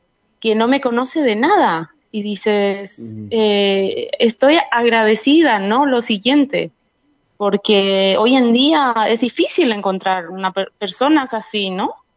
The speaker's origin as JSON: {"language": "Spanish", "town": "Santa María", "region": "Misiones", "country": "Paraguay", "tie": "born there", "said": "Sí, yo nací en Santa María Misiones, sí."}